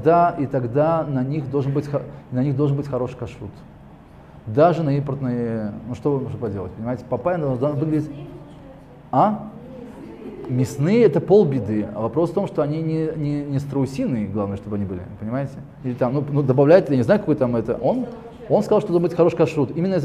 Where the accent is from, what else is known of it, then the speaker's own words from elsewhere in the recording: Tashkent, Uzbekistan; Я из Ташкента просто.